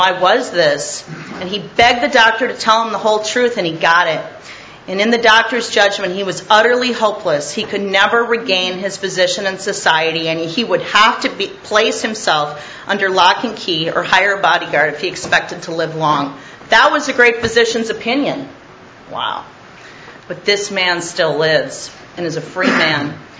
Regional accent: Minnesota, United States; born there; I was born in Minnesota in a little suburb of Minneapolis in 1972 to a Catholic family.

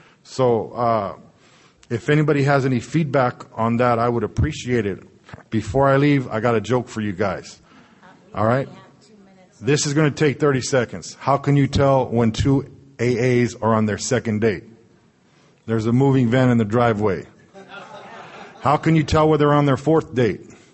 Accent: Deming, New Mexico, United States; I come from Luna County, Deming, New Mexico, the sobriety capital of the world.

